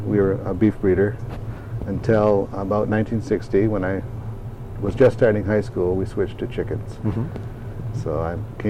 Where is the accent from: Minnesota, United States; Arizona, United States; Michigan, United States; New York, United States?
Michigan, United States; Hubbard Lake; also born or lived in Alpena; I was born in Alpena, Michigan, in 1947. Grew up on a farm in Hubbard Lake, Michigan, and went to Alcona High School